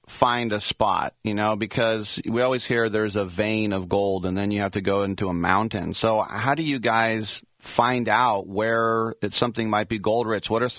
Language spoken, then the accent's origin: English; California, United States; I'm born and raised in California, we know all about the gold rush